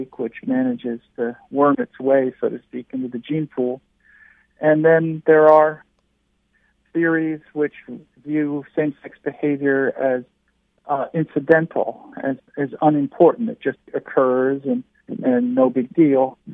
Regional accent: Indonesia; also born or lived in Philippines; I grew up in Indonesia and the Philippines

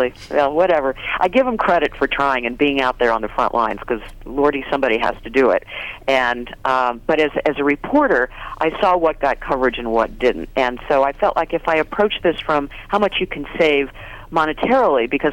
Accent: St. Louis, Missouri, United States; puppy mills in Missouri, which was my hometown in St. Louis

